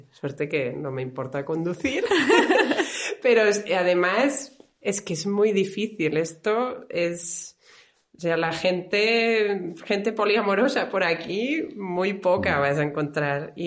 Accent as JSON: {"language": "Spanish", "town": "Barcelona", "region": "Catalonia", "country": "Spain", "lives_now": "Lluçanès, Spain", "said": "tengo 39 años y soy de Barcelona, pero ahora mismo vivo en el Lluçanès, cerca del Prepirineo"}